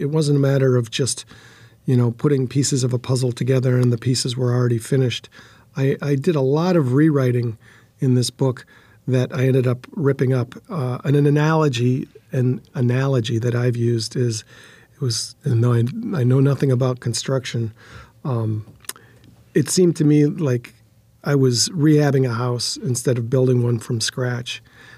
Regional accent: Green Bay, Wisconsin, United States; Well, I grew up in Green Bay, Wisconsin, not far from the banks of the Fox River, which is one of the most heavily industrialized rivers anywhere.

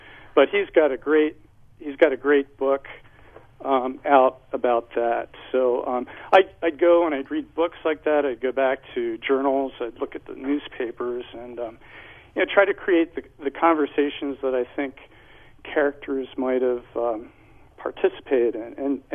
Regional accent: Pennsylvania, United States; moved away as an adult; I was born in Pennsylvania. I moved out here in 1976, but I grew up about 3 miles from Valley Forge, and there's just all kinds of history there.

